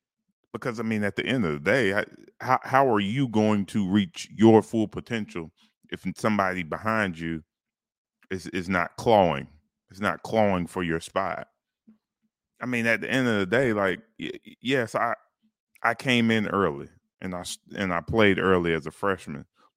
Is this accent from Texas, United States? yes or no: no; Duncan, South Carolina, United States; He grew up in Bowling Springs. I grew up in Duncan.